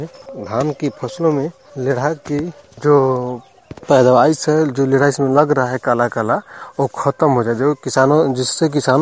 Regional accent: Bhagwan, Bihar, India; भगवा प्रखंड जिला कैमूर का निवासी हूँ।

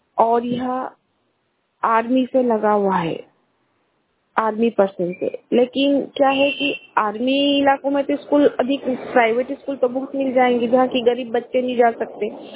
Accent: Mhow, Madhya Pradesh, India; मैं महू से हूँ, जिला इंदौर। मैं जहाँ प्रॉपर रहती हूँ वहाँ ग्रामीण इलाका है और यह आर्मी से लगा हुआ है

